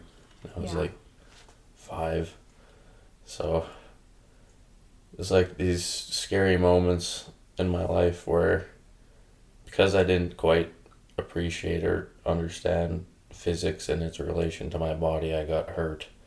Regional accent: High River, Alberta, Canada; also born or lived in Airdrie; Well, I spent most of my life here in Hard River. So, originally, when I was about 4, I think, we moved from Airdrie, my family and I, to Hard River.

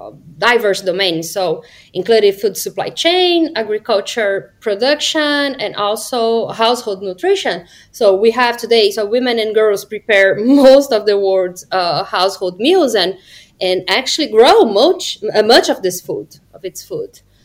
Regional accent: Brazil; I'm from Brazil.

